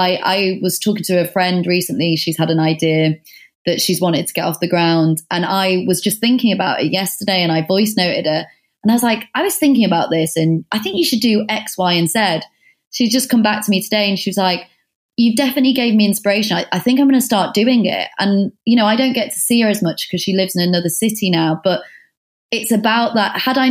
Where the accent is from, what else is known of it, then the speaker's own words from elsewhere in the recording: the north of England, United Kingdom; now in London, United Kingdom; yes, I'm from the North. No, I didn't have any creative contacts when I was going through the creative industry.